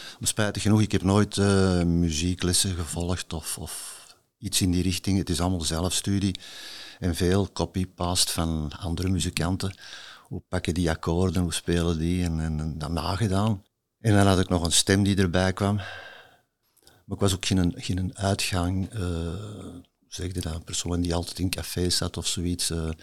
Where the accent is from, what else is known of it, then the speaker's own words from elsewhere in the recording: Wilrijk, Flanders, Belgium; born there; op de B-kant van Wilrijk. Dat is het dorp waar ik ben geboren.